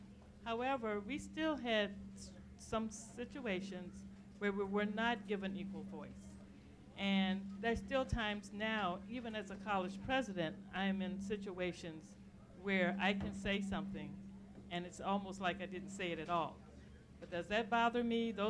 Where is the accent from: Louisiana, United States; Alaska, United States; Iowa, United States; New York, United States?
Louisiana, United States; A lot of you know I grew up in Louisiana, and I tell the story all the time that even though Brown versus Board of Education passed in 1954, unfortunately the town I grew up in didn't hear about it until 1969.